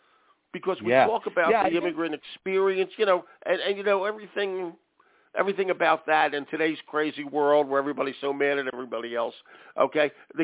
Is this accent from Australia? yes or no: no; Philadelphia, Pennsylvania, United States; It's like the Damascus version of my hometown Philly cheesesteak.